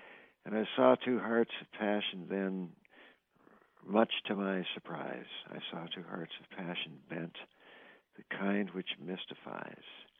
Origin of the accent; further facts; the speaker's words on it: Orillia, Ontario, Canada; I do a charity show every 3 years in my hometown of Aurelia for various things